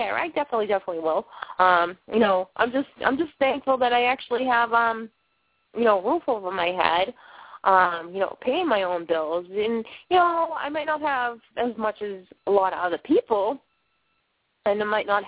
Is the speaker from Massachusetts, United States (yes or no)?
yes; Boston, Massachusetts, United States; accent: Boston; I've lived in and around the inner cities of Boston my whole life. So even out of all my friends, my accent is like the thickest.